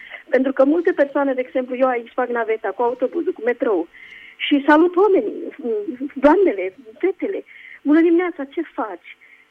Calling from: Spain; Vă sunt din Spania

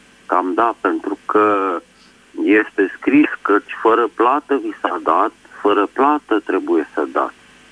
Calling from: Bucharest, Romania; din București

